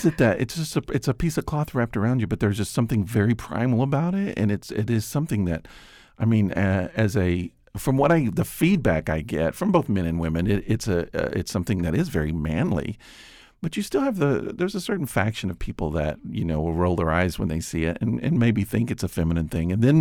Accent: Tennessee, United States; I grew up in East Tennessee, which is pretty heavy Scots-Irish influence.

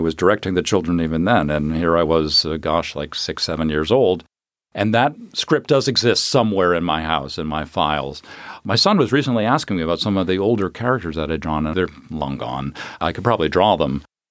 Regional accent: Andover, Massachusetts, United States; now in Cincinnati, United States; I grew up in Andover, Massachusetts, at the Memorial Hall Library to a packed house.

